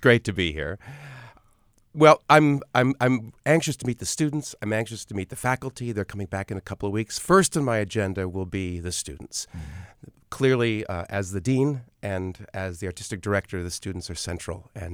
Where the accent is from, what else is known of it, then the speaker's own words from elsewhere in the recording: Ohio, United States; born there; now in Pittsburgh, United States; And Pittsburgh, I was born in Ohio, and Pittsburgh is a city that I know very well.